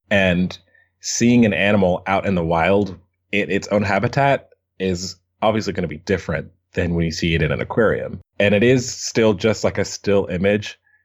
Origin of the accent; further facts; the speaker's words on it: Kentucky, United States; I was born and raised in Kentucky. And when I turned 16, I got a job at the local like exotic pet store